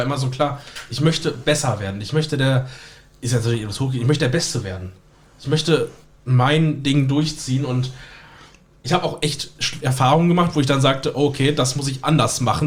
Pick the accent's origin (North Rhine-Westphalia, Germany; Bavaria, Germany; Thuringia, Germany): Thuringia, Germany; Erfurt; da war ich in Erfurt, meiner Heimat.